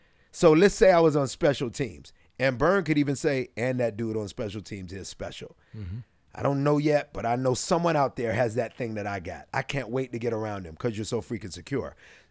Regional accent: Decatur, Georgia, United States; I'm from Little Decatur.

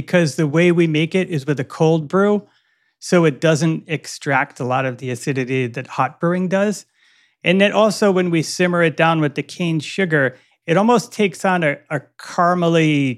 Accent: Rhode Island, United States; I was born in Rhode Island and grew up here all my life.

